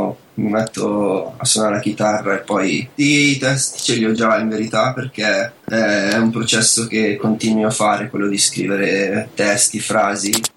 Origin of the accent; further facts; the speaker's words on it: Milan, Lombardy, Italy; Io sono comunque cresciuto, diciamo, a Milano. Solamente quando ero più piccolino visitavo molto più spesso l'Olanda. Io vengo mio padre è di Alkmaar, una città sopra